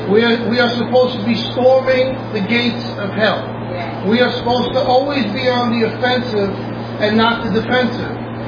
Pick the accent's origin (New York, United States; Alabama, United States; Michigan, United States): New York, United States; we're from New York, we're from some other tough areas.